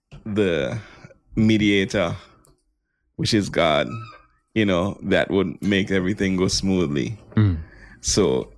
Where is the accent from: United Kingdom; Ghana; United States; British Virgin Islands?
British Virgin Islands; Tortola; No, I'm from the British Virgin Islands, Tortola, the biggest out of all the Virgin Islands, you know.